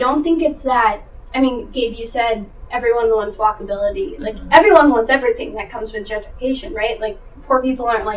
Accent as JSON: {"language": "English", "town": "Houston", "region": "Texas", "country": "United States", "said": "Yeah, so I'm from Houston. We're not a racial utopia."}